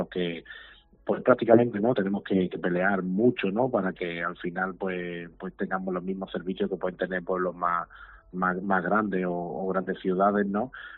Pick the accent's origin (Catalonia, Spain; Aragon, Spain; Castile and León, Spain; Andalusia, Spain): Andalusia, Spain; Pizarra; en mi caso, pues bueno, a mi pueblo, a Pizarra